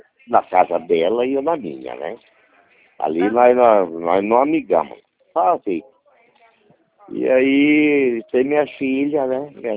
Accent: Várzea Grande, Mato Grosso, Brazil; Ah, tá, e eu sou de Vargem Grande, Mato Grosso.

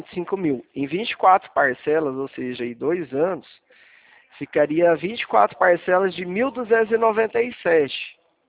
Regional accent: Leme, São Paulo, Brazil; sou aqui do interior de São Paulo também. A cidade chama Leme

